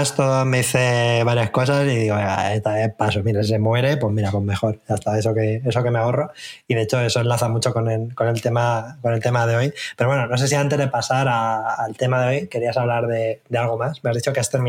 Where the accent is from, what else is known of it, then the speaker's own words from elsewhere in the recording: Albacete, Castilla-La Mancha, Spain; mi pareja es de Alicante y hay en Alicante mucho arte ibérico y yo soy de Albacete